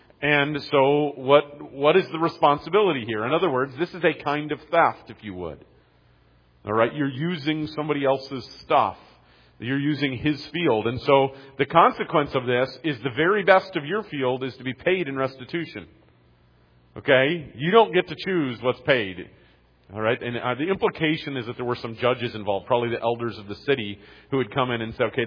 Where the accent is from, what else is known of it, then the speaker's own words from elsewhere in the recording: Detroit, Michigan, United States; I grew up in Detroit area, and so we knew the names of some of the like platforms of the cars.